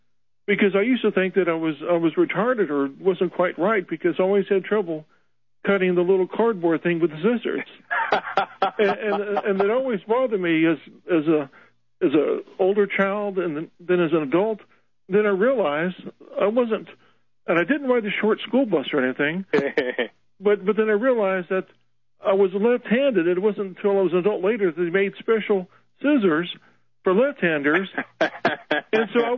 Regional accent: Ireland; And, you know, I'm Irish, so I can appreciate

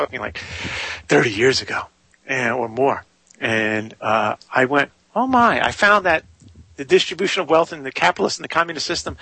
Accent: New York City, New York, United States; I was brought up in New York City, and I drove a taxi at night in Manhattan

